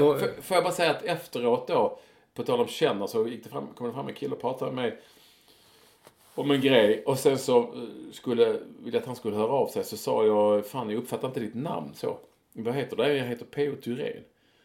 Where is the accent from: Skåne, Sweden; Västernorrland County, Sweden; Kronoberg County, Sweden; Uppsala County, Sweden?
Skåne, Sweden; Malmö; Det är lite så under min tid när jag var ung i Malmö